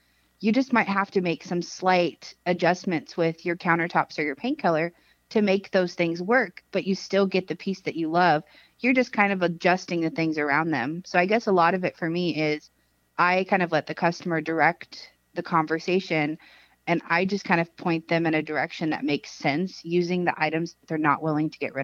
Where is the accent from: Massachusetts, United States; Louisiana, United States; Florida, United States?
Louisiana, United States; I think really growing up in Louisiana, there's not a whole lot to look at.